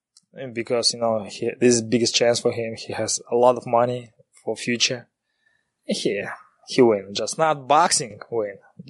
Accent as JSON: {"language": "English", "country": "Kazakhstan", "second_language": "English", "said": "Just, I'm a regular guy. Just, I'm original from Kazakhstan."}